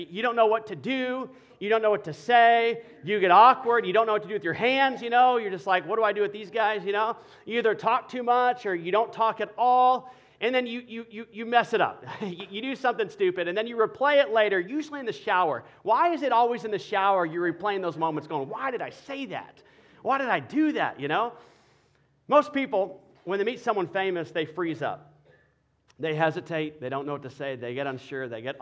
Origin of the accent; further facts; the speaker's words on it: Dallas, Texas, United States; I'm from Dallas. They were filming in Dallas, and I was a huge fan.